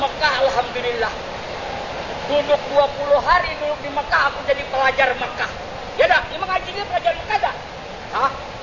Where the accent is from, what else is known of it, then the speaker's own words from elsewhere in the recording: South Kalimantan, Indonesia; first language Banjar; Indonesian is a second language; now in Saudi Arabia; Di negeri kita kalau bahasa saya Banjar, komedi, bioskop.